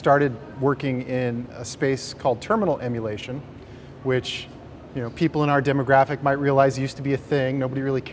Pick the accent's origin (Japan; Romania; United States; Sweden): United States; California; I come from the Bay Area, so I spent all my early years and then also my university and early work years in the Valley.